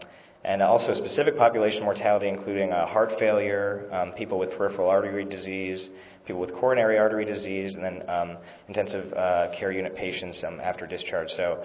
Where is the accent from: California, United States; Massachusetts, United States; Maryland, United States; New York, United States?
California, United States; San Francisco; And I'm born and raised in San Francisco